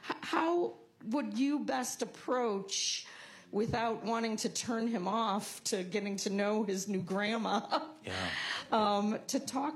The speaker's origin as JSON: {"language": "English", "town": "Morton Grove", "region": "Illinois", "country": "United States", "said": "from Morton Grove."}